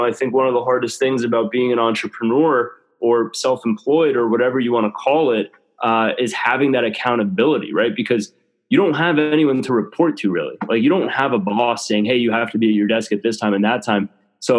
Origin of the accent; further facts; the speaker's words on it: Italy; Well, I was born and raised in Italy, so I've been drinking espresso since I could walk.